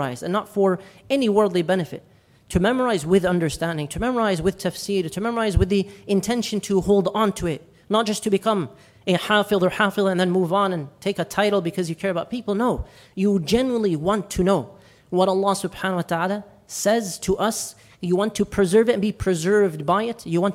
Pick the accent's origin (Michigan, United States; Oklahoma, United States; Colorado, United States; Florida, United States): Michigan, United States; and I grew up here in Michigan, alhamdulillah